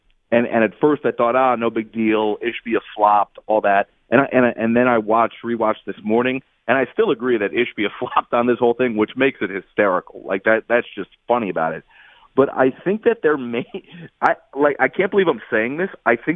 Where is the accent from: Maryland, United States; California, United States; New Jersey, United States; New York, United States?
New Jersey, United States; Growing up in North Jersey, and watching all these kids